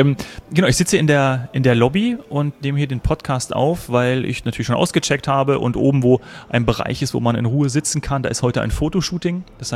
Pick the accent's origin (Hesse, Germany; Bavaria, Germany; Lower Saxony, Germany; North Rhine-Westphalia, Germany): Bavaria, Germany; Munich; bei uns im Süden in München.